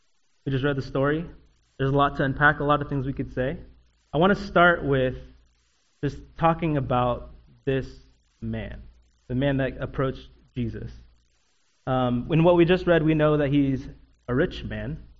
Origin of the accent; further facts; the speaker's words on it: Queen Creek, Arizona, United States; Back in my church that I grew up in Queen Creek, I have a friend that who was young, like me